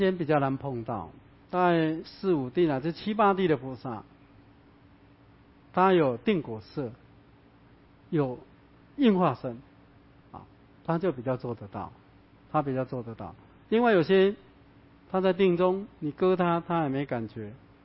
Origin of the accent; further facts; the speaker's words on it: Chiayi, Taiwan; 我嘉义人啊，我妈妈往生了送回嘉义啊